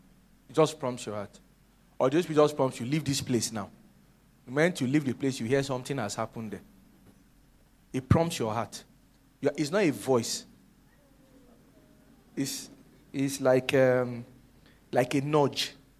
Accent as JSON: {"language": "English", "region": "Abia", "country": "Nigeria", "said": "I said, I'm from Abia State."}